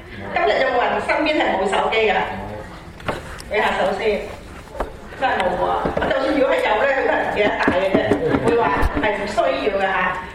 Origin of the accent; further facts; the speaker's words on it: China; 紅膜，我哋中國人嘅紅膜咧係大約係咩色啊？